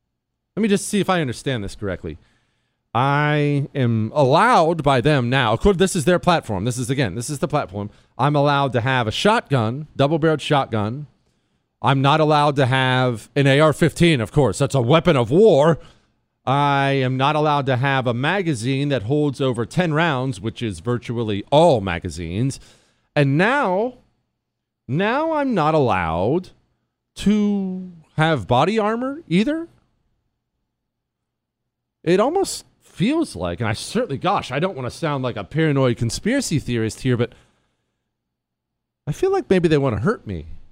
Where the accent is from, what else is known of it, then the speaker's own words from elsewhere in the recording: Ohio, United States; When I drive through the Rust Belt, you know, I grew up in Ohio